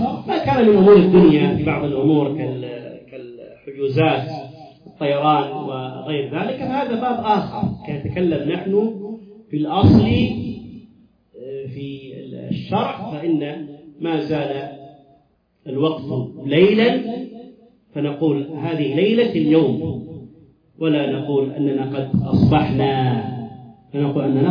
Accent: Saudi Arabia

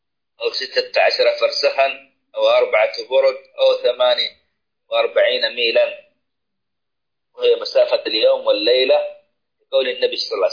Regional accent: Saudi Arabia

